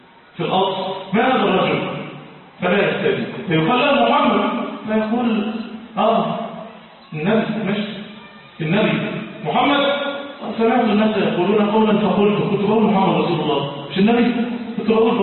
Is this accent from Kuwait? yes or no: no; Egypt; اللهم أمننا في بلدنا مصر،